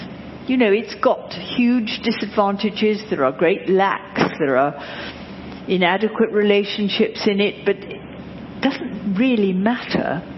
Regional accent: England, United Kingdom; born there; Well, I was born in the Second World War. My father, having begat me, had disappeared to India with his regiment, and he didn't reappear till I was nearly four, like a lot of people of my age in England.

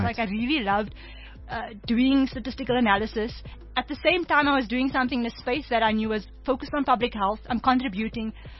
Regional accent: Cape Town, Western Cape, South Africa; I grew up in Cape Town on the Cape Flats. So, I lived part of my life in, just outside Mitchell's Plain. And then we moved around within Cape Town.

